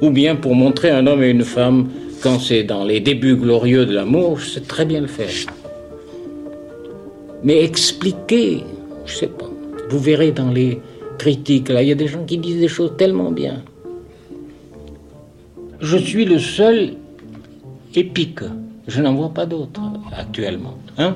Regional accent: Corfu, Ionian Islands, Greece; born there; French is a second language; Je suis né à Corfou.

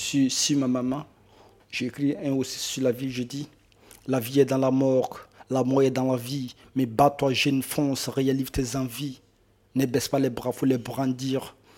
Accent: Burkina Faso; now in France; J'ai 28 ans. Je suis burkinabé. Celui-là, bientôt ça fait 2 ans que je suis sur le boulevard. Ici à Château d'Eau

